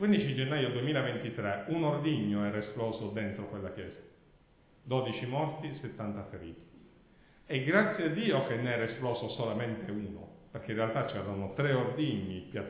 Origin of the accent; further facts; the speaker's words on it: Catania, Sicily, Italy; perché sono catanese